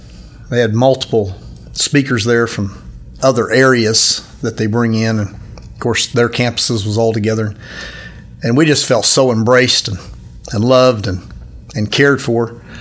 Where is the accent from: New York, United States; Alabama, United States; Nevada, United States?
Nevada, United States; We grew up in the Nevada area. My wife and I have been there our whole lives within that region.